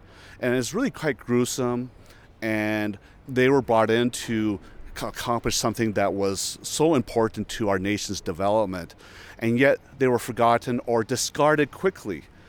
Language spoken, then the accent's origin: English; Utah, United States; I was born and raised here in Utah. My father was one of the first, if not the first, immigrant from Taiwan to Utah.